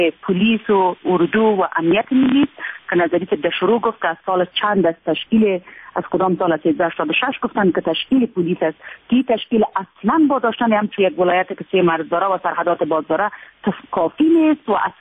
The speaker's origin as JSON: {"language": "Persian", "region": "Badakhshan", "country": "Afghanistan", "said": "ما از بدخشان هستم"}